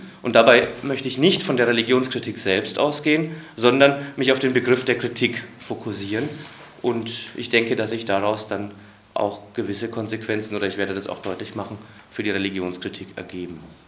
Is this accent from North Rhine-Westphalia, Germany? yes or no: no; Freiburg, Baden-Württemberg, Germany; wie in Freiburg, wo ich herkomme